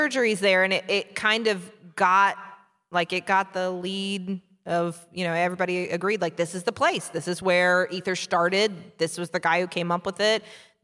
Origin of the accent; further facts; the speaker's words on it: West Virginia, United States; We're from West Virginia, so we kind of like double seceded.